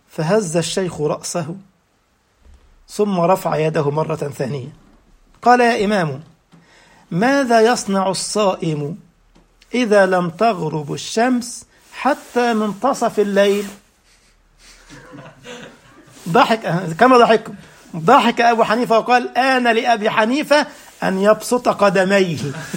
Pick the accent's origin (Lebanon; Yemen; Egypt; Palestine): Egypt; now in Germany; هنا في ألمانيا ميني باص، في الميني باص ده اللي هو 14 راكب تقريبا عندنا في مصر يعني.